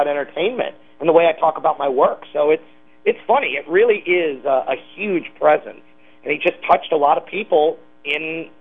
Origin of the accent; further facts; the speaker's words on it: Chicago, Illinois, United States; now in Los Angeles, United States; Illinois. Yeah, I was raised in Chicago. And it was cool to see somebody in the Chicago suburbs.